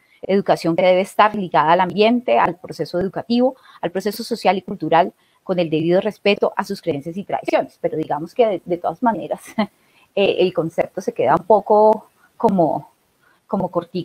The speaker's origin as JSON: {"language": "Spanish", "country": "Colombia", "said": "es que el tema de la etnoeducación es un tema demasiado importante para el reconocimiento de nosotros como colombianos"}